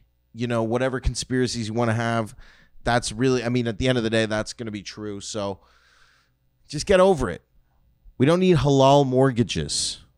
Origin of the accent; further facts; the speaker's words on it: Toronto, Ontario, Canada; I'm a Leaf fan only because I'm from Toronto